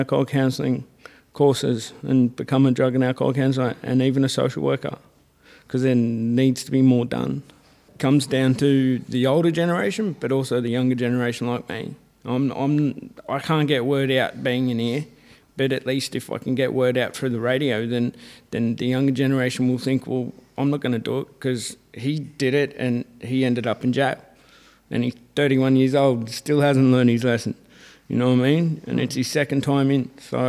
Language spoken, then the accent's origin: English; New South Wales, Australia; I'm from New South Wales, Blue Mountains, Wiradjuri tribe.